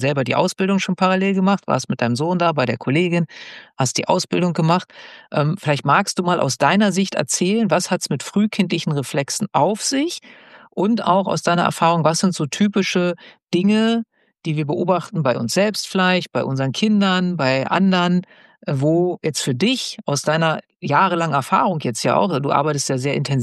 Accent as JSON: {"language": "German", "region": "Lower Saxony", "country": "Germany", "tie": "born or raised there", "said": "ich bin ja in Niedersachsen groß geworden"}